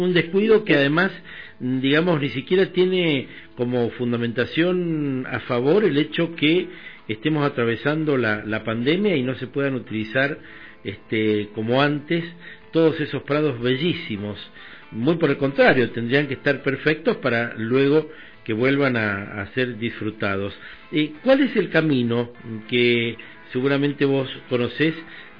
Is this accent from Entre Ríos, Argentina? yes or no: no; Mendoza, Argentina; nos preocupa como mendocinos